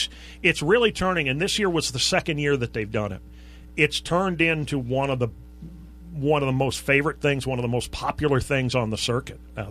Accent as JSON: {"language": "English", "region": "Vermont", "country": "United States", "tie": "born or raised there", "said": "When I grew up here in Vermont, we had three channels to watch"}